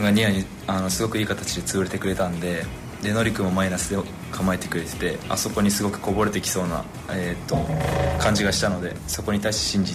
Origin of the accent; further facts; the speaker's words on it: Yamaguchi, Japan; まあ、山口県出身ですし、